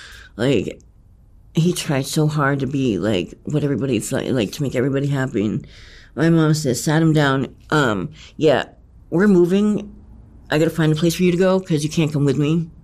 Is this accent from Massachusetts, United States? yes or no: yes; Gloucester, Massachusetts, United States; I grew up in Gloucester, Massachusetts.